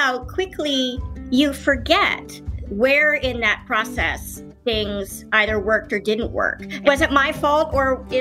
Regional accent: Washington, District of Columbia, United States; also born or lived in Paris; when I grew up in Washington, D.C., and they were stationed abroad when my brother and I were born. I have a brother who's a year older than me, and he was born in London and I was born in Paris.

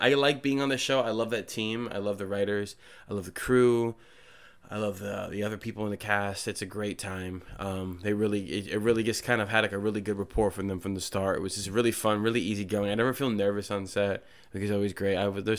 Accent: Trenton, New Jersey, United States; Went to Mercer County Community College in Trenton, where I'm from. I'm originally from Trenton, New Jersey.

